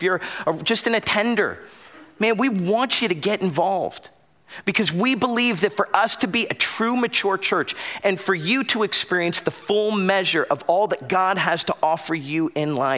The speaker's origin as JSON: {"language": "English", "region": "Florida", "country": "United States", "tie": "born or raised there", "said": "I grew up in South Florida and I loved surfing."}